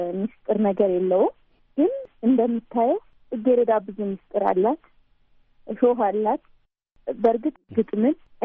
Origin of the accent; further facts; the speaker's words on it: Debre Markos, Amhara, Ethiopia; እድገቴም ውልደቴም ጎጃም ደብረ ማርቆስ ከተማ ውስጥ ነው ተወልጄ የሚያደግኩት። ከ12ኛ ክፍልም የተማርኩት እዛው ነው።